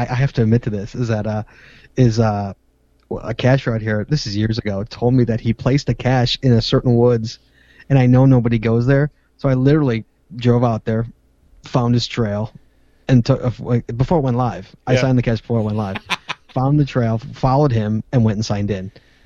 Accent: Chicago, Illinois, United States; from Chicago, and I've never heard of that.

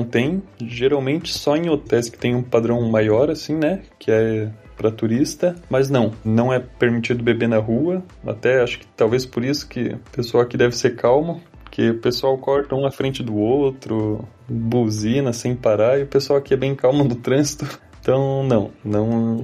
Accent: Santa Catarina, Brazil; Então, é que eu sou de Santa Catarina, lá é bem tranquilo nesse quesito.

